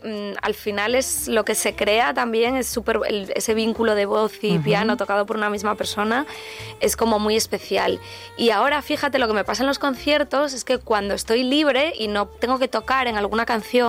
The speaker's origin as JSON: {"language": "Spanish", "region": "Galicia", "country": "Spain", "first_language": "Galician", "second_language": "Spanish", "said": "volver a la raíz, volver a mi infancia y a mi lengua materna, que es el gallego"}